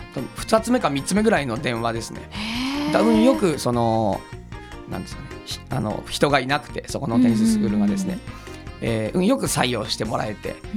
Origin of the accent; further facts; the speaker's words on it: Tateyama, Toyama, Japan; moved away as an adult; 僕は立山町の出身で、大学はその県外にですね、愛知県の方へ、行ってまいったんですけども、その時にそのまあ一人暮らしをすることになりましてですね